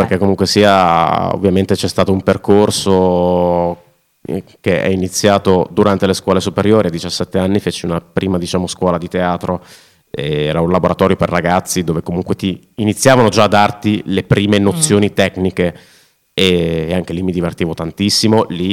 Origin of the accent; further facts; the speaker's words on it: Sasso Marconi, Emilia-Romagna, Italy; also born or lived in Bologna; io sono nato a Bologna, ho sempre vissuto, sono cresciuto a Sasso Marconi e quindi sono stato lì da quelle parti, sono cresciuto da quelle parti, le scuole le ho fatte lì.